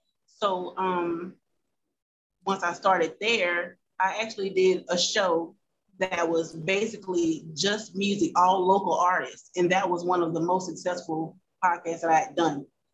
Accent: Hammond, Louisiana, United States; You know, first and foremost, I was from Hammond, Louisiana, so I wouldn't know about those people.

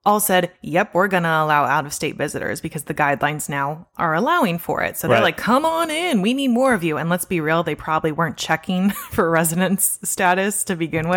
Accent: Valencia, California, United States; I mean, I grew up in Valencia, guys. It's literally next to Six Flags.

